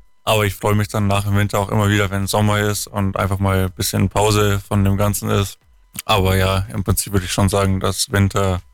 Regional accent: Sonthofen, Bavaria, Germany; ich komme ursprünglich aus Sonthofen, wohne da immer noch und ja, kann mir auch vorstellen, noch ein bisschen im Allgäu zu bleiben.

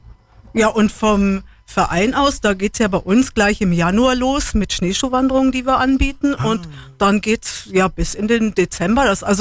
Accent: Düren, North Rhine-Westphalia, Germany; now in Allgäu, Germany; Also ich bin gebürtig aus der Kölner Gegend, zwischen Köln und Aachen, aus Düren.

